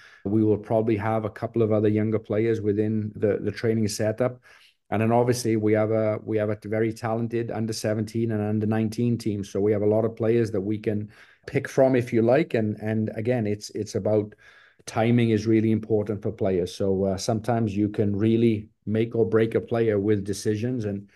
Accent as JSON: {"language": "English", "region": "England", "country": "United Kingdom", "lives_now": "Dallas, United States", "said": "And Brian, being an English guy himself, kind of understood what I needed and all those things."}